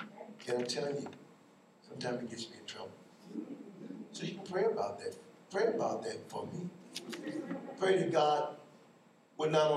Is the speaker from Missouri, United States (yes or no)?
yes; Missouri, United States; I'm from Missouri, I guess. You gotta show me.